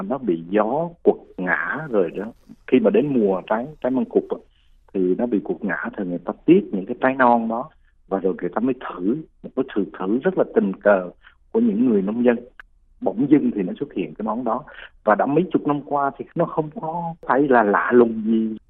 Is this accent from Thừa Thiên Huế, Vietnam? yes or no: yes; Huế, Thừa Thiên Huế, Vietnam; tôi thì dân gốc Huế